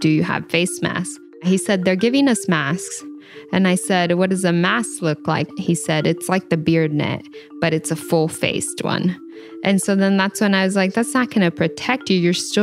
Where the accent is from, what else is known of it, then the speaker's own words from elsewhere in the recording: Washington, United States; also born or lived in Idaho, United States; I was born in Washington State, and my parents picked fruits and other crops like potatoes. We would move between Washington State and Idaho back and forth.